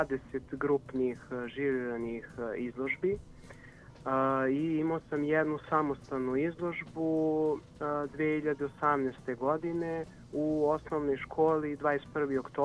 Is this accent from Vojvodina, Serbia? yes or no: no; Kragujevac, Šumadija, Serbia; born there; rođen sam u Kragujevcu, imam 22 godine